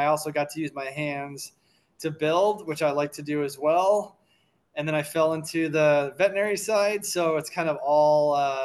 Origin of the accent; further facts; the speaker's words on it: Clinton, New York, United States; now in Arlington, United States; I grew up in upstate New York, a small town called Clinton, kind of in the middle of nowhere, cow country. Played a lot of sports up there.